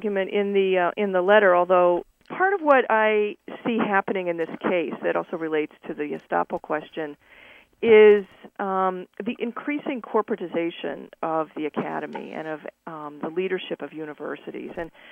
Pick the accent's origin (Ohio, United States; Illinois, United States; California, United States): Illinois, United States; Chicago; I grew up in Chicago. I thought this would be great to go back.